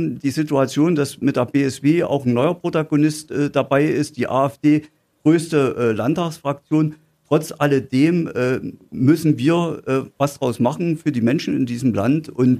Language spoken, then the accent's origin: German; Germany; Aber ich bin groß geworden in der DDR